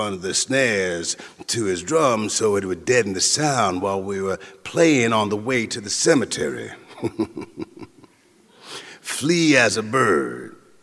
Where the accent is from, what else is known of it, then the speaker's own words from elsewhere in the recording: New Orleans, Louisiana, United States; same as we did in my hometown, New Orleans.